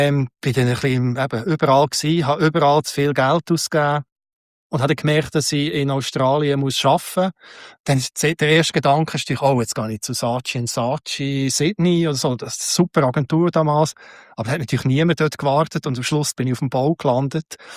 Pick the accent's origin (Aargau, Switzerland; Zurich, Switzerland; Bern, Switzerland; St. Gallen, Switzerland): Bern, Switzerland; ja, Freiburg und ich bin mehr Bern.